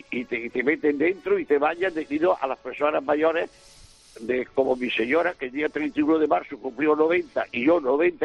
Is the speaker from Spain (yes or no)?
yes; Córdoba, Andalusia, Spain; moved away as an adult; now in Catalonia, Spain; Yo, hasta que tuve 21 años, nací en Córdoba, bautizado en la mezquita de Córdoba. Entonces, me trajeron a la fuerza a Cataluña.